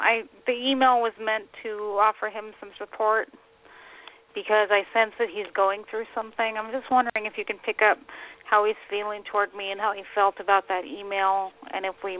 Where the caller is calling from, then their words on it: Colorado, United States; I'm from Colorado.